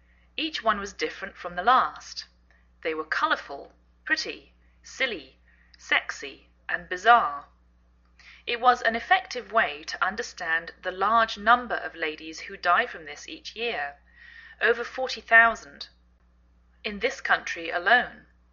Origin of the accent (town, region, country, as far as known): England, United Kingdom; now in United States